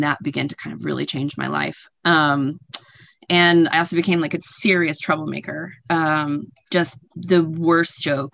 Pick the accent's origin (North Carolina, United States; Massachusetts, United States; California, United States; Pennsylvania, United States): Massachusetts, United States; Boston; Hometown is Boston. I've been here on and off for the last 20 years. It's what I absolutely consider as home. Where I'm from is harder. I grew up in a military family.